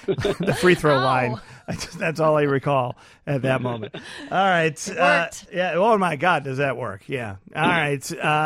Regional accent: Chicago, Illinois, United States; I'm from Streeterville. That's where I grew up.

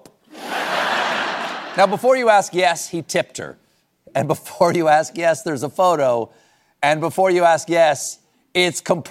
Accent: South Carolina, United States; Folks, if you watch this show, it is no secret that I love my home state of South Carolina.

